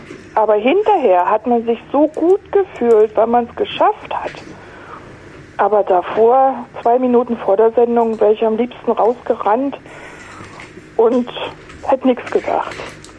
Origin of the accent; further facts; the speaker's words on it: Berlin, Germany; moved away as an adult; now in Stuttgart, Germany; ich komme aus Berlin, da liegt mir das Sprechen vielleicht auch ein bisschen in die Gene, weiß ich nicht. Aber ich bin damals aus Berlin 98 gekommen und war da auch schon in der Selbsthilfe und bin in die Stuttgarter Selbsthilfe gekommen